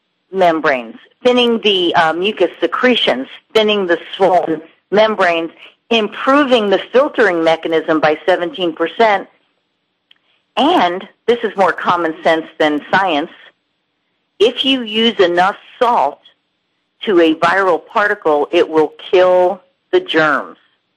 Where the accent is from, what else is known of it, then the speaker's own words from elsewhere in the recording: New York, United States; since I'm from New York, and I didn't have access to water and swimming when I was a child, I'm a water wimp.